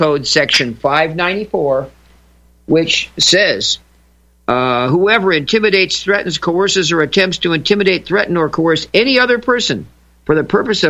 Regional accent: New York City, New York, United States; born there; 17 days after I was born in New York City.

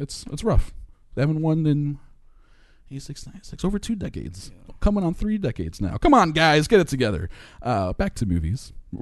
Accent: New York, United States; I grew up in New York, so they're my

